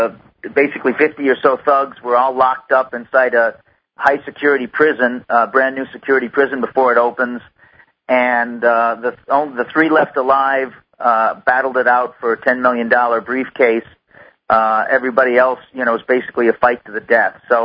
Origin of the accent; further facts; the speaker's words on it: United States; Of course, I grew up in the United States, so all over the United States, many places in Mexico.